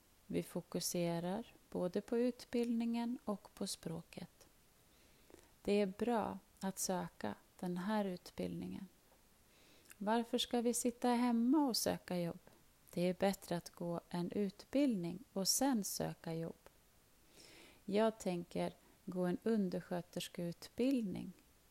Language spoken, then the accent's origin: Swedish; Sudan; now in Sweden; och jag kommer från Sudan. Jag har bott i Sverige i 5 år.